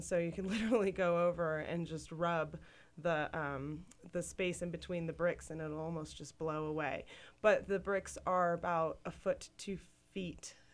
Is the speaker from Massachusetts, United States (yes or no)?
no; New York, United States; now in Utah, United States; I'm originally from New York, and then I went to college in California.